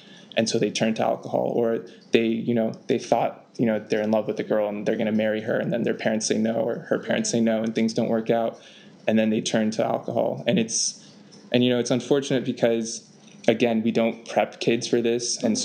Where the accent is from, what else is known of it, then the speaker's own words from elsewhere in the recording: Afghanistan; because I'm from Afghanistan, right? So we kind of speak the same language.